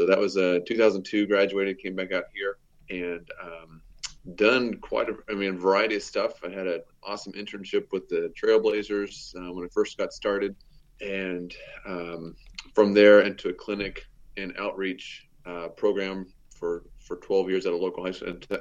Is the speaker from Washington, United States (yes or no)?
yes; Vancouver, Washington, United States; I'm from Vancouver, Washington, so West Coast.